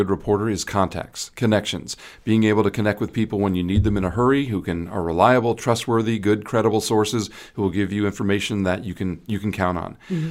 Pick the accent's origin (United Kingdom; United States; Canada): United States; East Coast; Yeah, exactly. I was pretty surprised. Growing up on the East Coast, I had never seen that before.